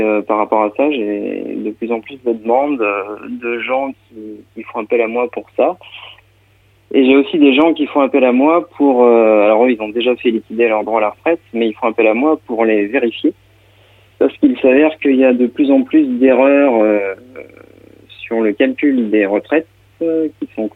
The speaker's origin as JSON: {"language": "French", "town": "Montaigu", "region": "Pays de la Loire", "country": "France", "tie": "born or raised there", "said": "donc je suis natif de Montaigu, j'ai fait quasiment toutes mes études à Montaigu, j'ai ensuite déménagé au Sable de l'Aude, toujours dans le cadre des études"}